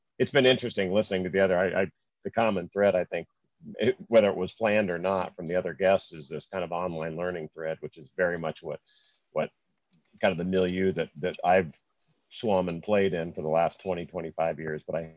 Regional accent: Indianapolis, Indiana, United States; I'm actually from Indianapolis, Indiana, not Annapolis, Maryland.

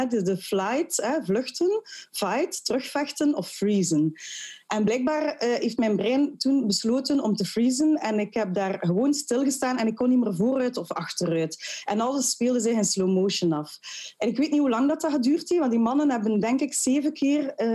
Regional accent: Ghent, Flanders, Belgium; En als geboren en getogen Gentenaar, mijn man ook, is dat heel belangrijk voor ons

